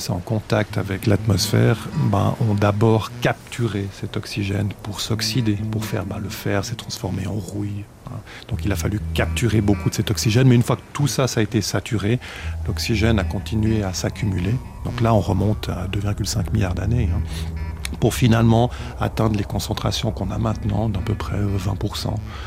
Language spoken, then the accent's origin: French; Switzerland; Donc ça, c'est toujours quelque chose d'assez curieux quand on est suisse.